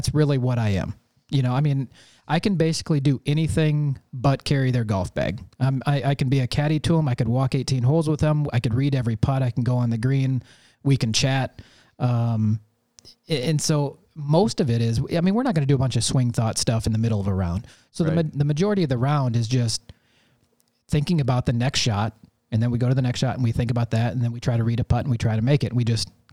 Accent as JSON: {"language": "English", "town": "Vermillion", "region": "South Dakota", "country": "United States", "said": "I'm from Vermilion, South Dakota, originally."}